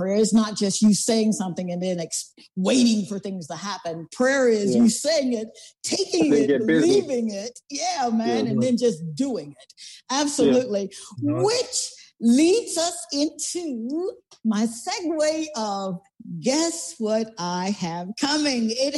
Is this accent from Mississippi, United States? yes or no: yes; Mississippi, United States; I grew up in Mississippi, guys.